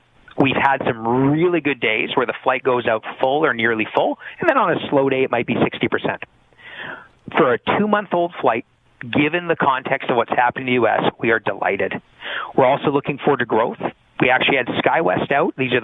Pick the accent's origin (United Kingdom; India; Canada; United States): Canada; as a Canadian CEO